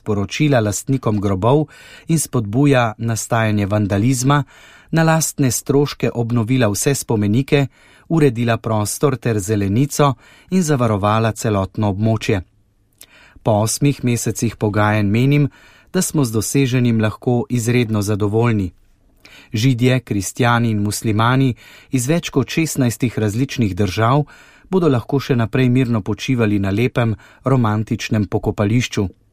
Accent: Ptuj, Drava, Slovenia; Ker sem kot Ptujčan že od malega navajen

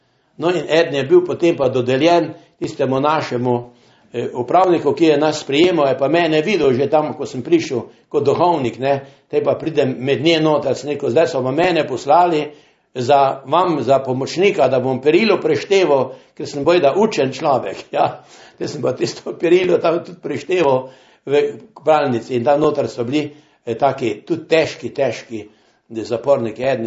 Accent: Styria, Slovenia; pa jaz sem bil iz Štajerske, ne.

